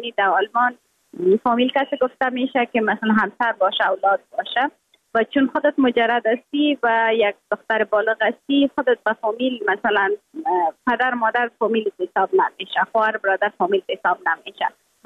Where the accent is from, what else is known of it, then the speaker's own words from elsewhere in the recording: Afghanistan; یگانه چیزی که من از افغانستانم روی خود وعده کرده بودم، برآمده بودم، به می وعده برآمده بودم که من دوباره از خود یک چیز ساخته پس میایم افغانستان.